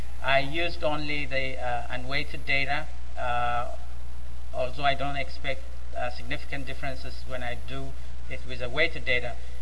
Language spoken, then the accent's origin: English; Ethiopia; English is a second language; I'm from Ethiopia, and there are about 80 ethnic groups in Ethiopia.